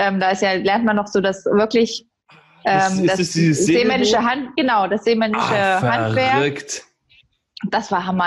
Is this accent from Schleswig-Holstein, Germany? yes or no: no; Berlin, Germany; now in Essen, Germany; Ich lebe und arbeite mittlerweile in Essen. Ich bin eigentlich Berlinerin.